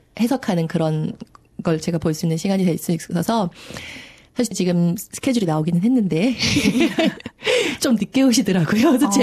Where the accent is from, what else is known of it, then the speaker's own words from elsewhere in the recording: South Korea; now in Sydney, Australia; 여기 사는 이제 시드니 사는 교민으로서